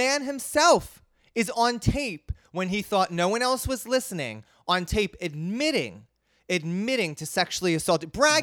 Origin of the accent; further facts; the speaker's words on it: New Jersey, United States; I'm from New Jersey.